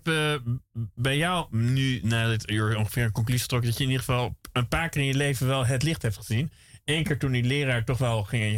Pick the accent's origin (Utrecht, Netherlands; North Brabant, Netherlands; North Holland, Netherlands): North Holland, Netherlands; Toch, ik ben ook in de buurt opgegroeid.